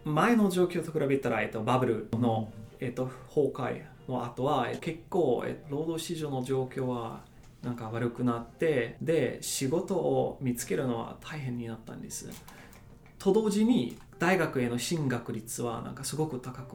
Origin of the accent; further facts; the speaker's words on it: Hamburg, Germany; Japanese is a second language; now in Japan; 僕は、北ドイツのハンブルクという港町に生まれ、ずっとあそこに住んでたんです。